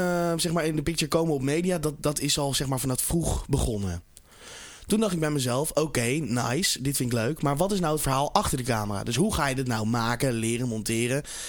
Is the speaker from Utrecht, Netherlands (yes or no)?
yes; Breukelen, Utrecht, Netherlands; Ik kom uit Breukelen. Daar ben ik opgegroeid.